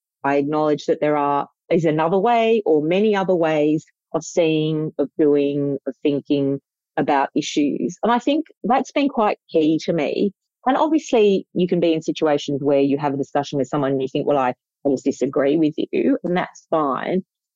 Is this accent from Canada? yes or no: no; Australia; I grew up in Australia